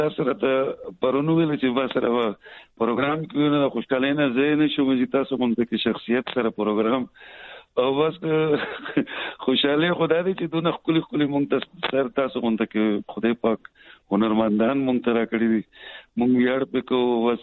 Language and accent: Pashto; Miranshah, Khyber Pakhtunkhwa, Pakistan; زه جی د وزیرستان یم جی، میرانشاه سایډ جی.